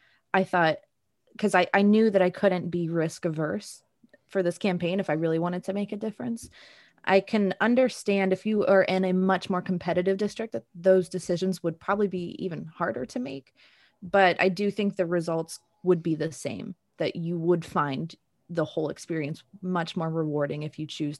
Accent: Zanesville, Ohio, United States; what it felt like growing up in Zanesville, confused about, you know, my queerness

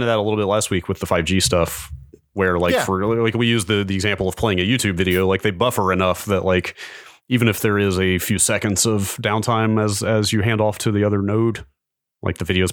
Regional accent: Canada; as one of the snow people known around the world as a Canadian

